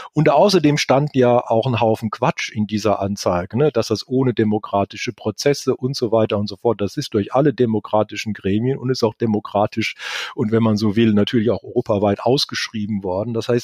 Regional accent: Wiesloch, Baden-Württemberg, Germany; also born or lived in Freiburg; Erstmal komme ich ja eigentlich aus dem Dorf. Also ich meine, ich bin zwar geborener Freiburger, das ist jetzt, wenn man guten Willen hat, eine Stadt, aber aufgewachsen bin ich ja in Wiesloch bei Heidelberg im ländlichen Bereich.

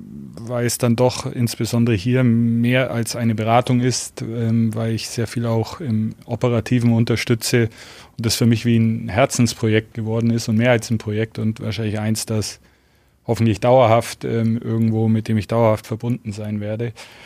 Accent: Augsburg, Bavaria, Germany; also born or lived in Garmisch-Partenkirchen; Gebürtiger Garmisch-Partenkirchner und dann in Augsburg aufgewachsen

